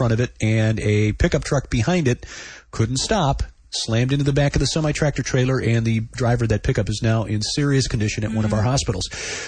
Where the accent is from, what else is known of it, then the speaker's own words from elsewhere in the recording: Chicago, Illinois, United States; Well, you know, growing up in Chicago, you learn a few things.